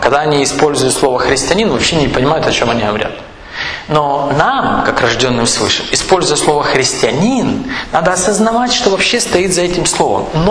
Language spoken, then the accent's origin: Russian; Kyiv, Ukraine; Но я вырос в Киеве. Я рос в Киеве.